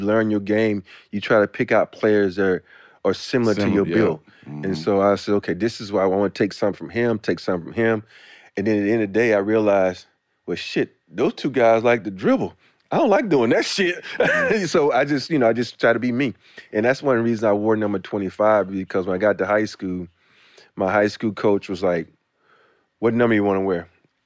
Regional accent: Alabama, United States; I wanted to go to Georgia Tech, because growing up in Alabama, if I say Alabama, the first thing you think of right now, Nick Saban and football.

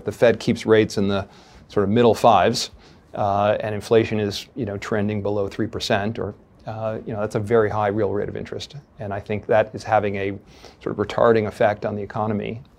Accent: Chappaqua, New York, United States; I grew up in Chappaqua, New York.

